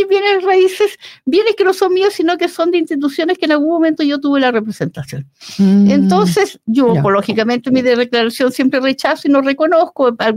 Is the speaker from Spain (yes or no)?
no; Chile; nosotros como sociedad chilena